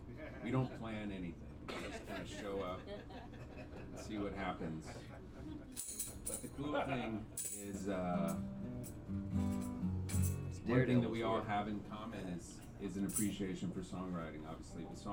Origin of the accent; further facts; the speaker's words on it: Georgia, United States; We're some dudes. We are from Georgia.